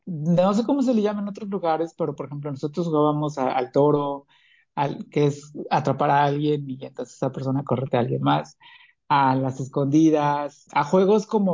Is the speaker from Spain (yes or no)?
no; Santa Ana Xalmimilulco, Puebla, Mexico; Yo soy de un pueblo que está muy cerca de la ciudad de Puebla. Se llama Santa Ana Xalmimilulco. Es una comunidad que, aunque es un pueblo, al estar cerca de la ciudad, pues tienes esa facilidad de llegar a la ciudad de Puebla